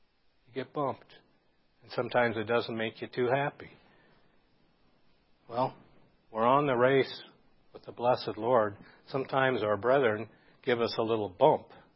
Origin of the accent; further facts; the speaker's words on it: Phoenix, Arizona, United States; I come from Phoenix. 6 million souls in the valley.